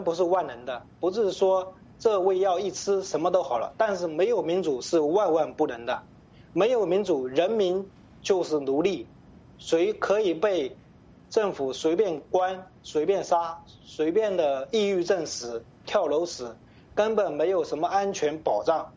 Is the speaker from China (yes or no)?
yes; China; now in United States; 对于我这一个从大陆出来的人来讲